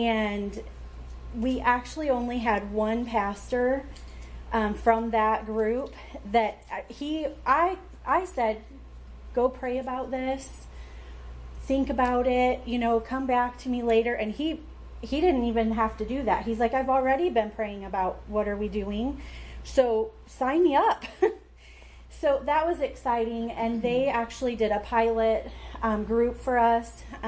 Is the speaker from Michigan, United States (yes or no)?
yes; Michigan, United States; it was about this program that was implemented in a place in Michigan. I'm from Michigan, so it stood out to me